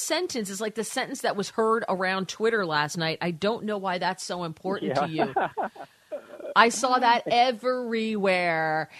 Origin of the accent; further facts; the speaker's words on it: New Jersey, United States; And I live in New Jersey, born and raised in New Jersey.